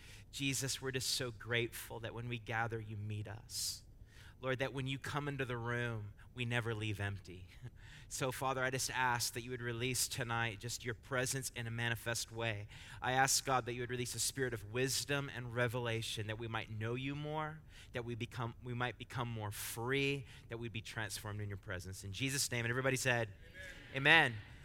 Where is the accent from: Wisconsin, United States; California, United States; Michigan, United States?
California, United States; It's like I come from California. I lived in California before moving here, so I leaned more toward In-N-Out.